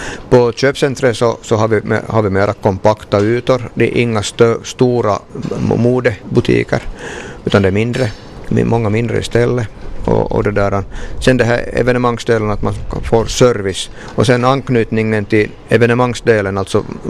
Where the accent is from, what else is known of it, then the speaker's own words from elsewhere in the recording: Vaasa, Ostrobothnia, Finland; Det jobbar jag på själv som Vasabo